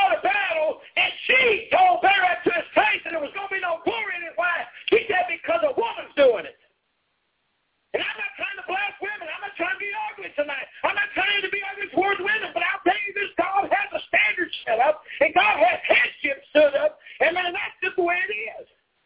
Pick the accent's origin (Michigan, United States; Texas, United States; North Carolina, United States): Michigan, United States; You didn't hear about tornadoes very much when I was growing up in Michigan.